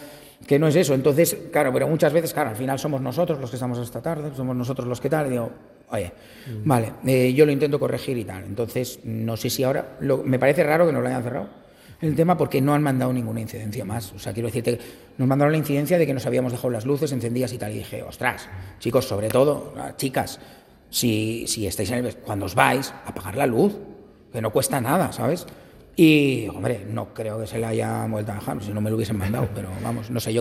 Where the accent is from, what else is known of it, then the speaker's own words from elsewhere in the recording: Basque Country, Spain; born there; also born or lived in Japan; mi padre es de origen japonés y mi madre es de Logroño. Yo nací en el País Vasco, he estado viviendo también en Japón.